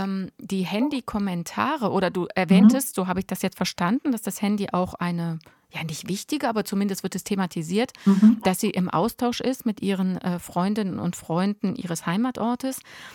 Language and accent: German; North Rhine-Westphalia, Germany; ich komme ja aus NRW